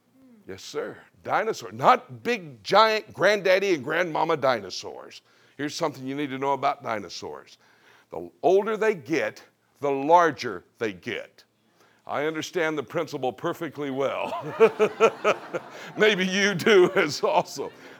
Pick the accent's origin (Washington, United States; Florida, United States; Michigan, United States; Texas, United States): Florida, United States; Miami; I can show you, I'm from Miami, Florida.